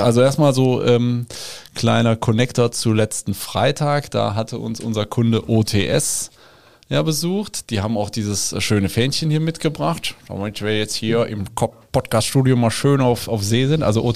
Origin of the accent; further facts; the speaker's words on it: Rhineland, Germany; wie man bei uns im Rheinland sagt.